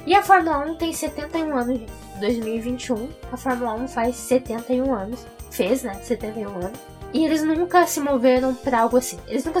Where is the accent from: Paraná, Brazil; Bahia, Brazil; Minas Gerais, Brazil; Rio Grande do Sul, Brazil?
Paraná, Brazil; Curitiba; eu sou de Curitiba, né? Eu estudei todo o meu ensino fundamental em colégio particular e também de universidade em universidades particulares.